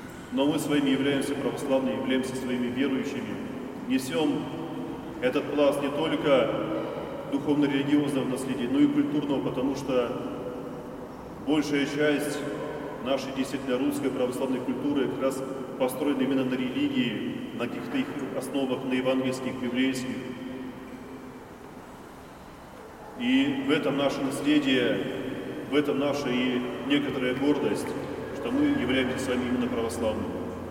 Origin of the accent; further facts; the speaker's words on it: Russia; born there; мы родились здесь, на Руси, являемся православными христианами